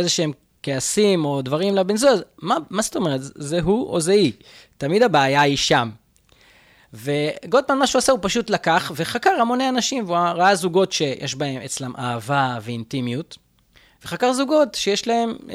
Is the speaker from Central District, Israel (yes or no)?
no; Jaffa, Tel Aviv District, Israel; אז את הילדות שלי עשיתי ככה בשכונת יפו ג' ביפו, שכונה לא פשוטה